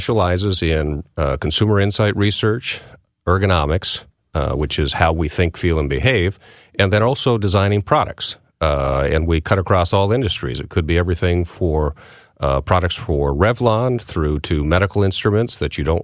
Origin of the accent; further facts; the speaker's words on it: Prince Edward County, Ontario, Canada; I'm from Prince Edward County, which is right at the 12 o'clock position of Lake Ontario. Grew up on a tender fruit farm, cherries and apples.